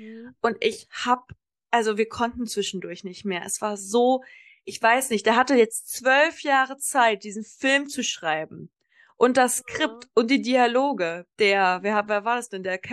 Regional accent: Kassel, Hesse, Germany; now in Konstanz, Germany; in meiner Heimatstadt Kassel gibt es auch echt einen fetten neuen Filmpalast.

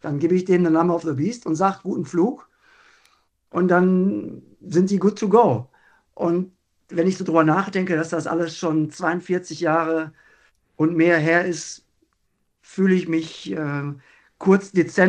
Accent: North Rhine-Westphalia, Germany; ich komme ja aus dem Ruhrgebiet

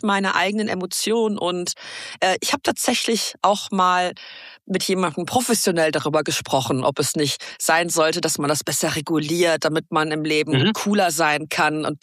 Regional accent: Paderborn, North Rhine-Westphalia, Germany; Ich sitze gerade in meinem Wohnzimmer in Paderborn, meiner Heimatstadt, wo ich wieder lebe seit einigen Monaten.

